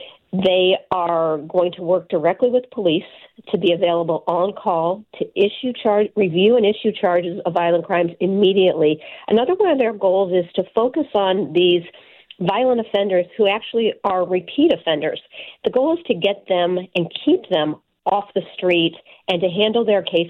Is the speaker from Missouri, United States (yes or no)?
yes; Missouri, United States; I grew up in St. Louis County. I raised my kids here. I want my kids to want to stay here and raise their kids here.